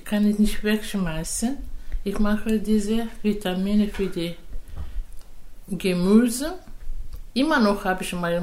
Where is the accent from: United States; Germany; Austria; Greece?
Greece; German is a second language; Ich komme aus Griechenland.